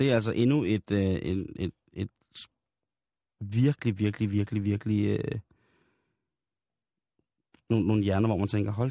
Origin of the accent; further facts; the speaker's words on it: Roskilde, Zealand, Denmark; Vi skal faktisk tilbage til min hjemstavn, Roskilde.